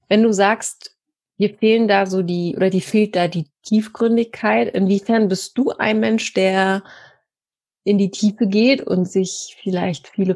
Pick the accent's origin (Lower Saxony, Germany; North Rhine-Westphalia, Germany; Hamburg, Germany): North Rhine-Westphalia, Germany; weil ich komme aus dem Pott